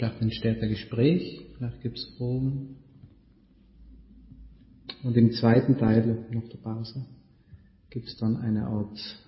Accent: Trentino-Alto Adige, Italy; accent: South Tyrolean; Südtiroler Dialekt? Geht das?

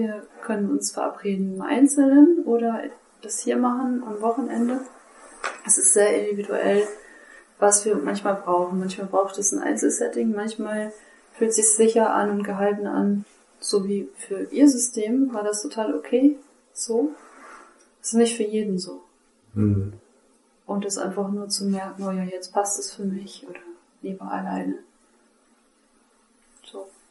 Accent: Northern Germany, Germany; born there; Also gebürtig bin ich in Deutschland geboren, hier im Norden. Meine Mutter ist Deutsch, mein Vater ist Englisch und wir sind immer wieder umgezogen. Dann haben wir auch kurz in England gelebt und deswegen dieser Kuddelmuddel, wenn ich spreche.

